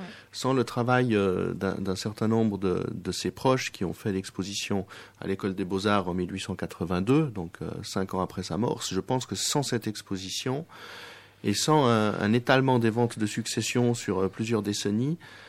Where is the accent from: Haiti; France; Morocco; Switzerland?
Switzerland; c'est quelque chose qui, pour un Suisse, est moins perceptible. Et j'ai d'autres attachements à d'autres artistes qui sont peut-être plus suisses, qui sont plus proches de mon terroir